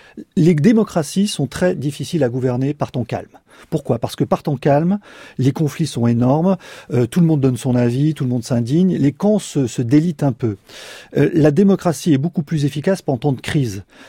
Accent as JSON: {"language": "French", "country": "France", "lives_now": "Paris, France", "said": "moi, je suis parisien, j'ai pas de voiture, donc ça me concerne pas. Mais il suffit que j'aille en province, dans ma province natale"}